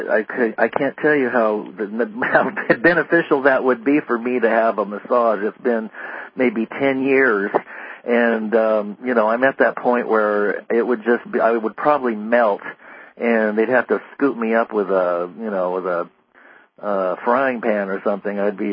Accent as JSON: {"language": "English", "town": "Santa Barbara", "region": "California", "country": "United States", "tie": "born or raised there", "said": "I was born and raised in Santa Barbara, and of course we had access to the beaches, and it was almost 70 degrees year round."}